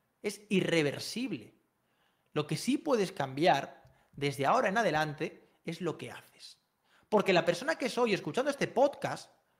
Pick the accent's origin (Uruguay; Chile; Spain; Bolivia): Spain; Madrid, Community of Madrid; a 10.000 kilómetros de casa, yo soy de Madrid, en Filipinas